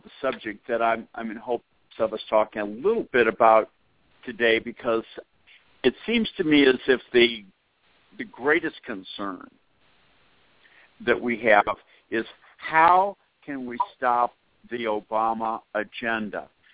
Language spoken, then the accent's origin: English; Boston, Massachusetts, United States; but this is as cold as where I grew up in Boston.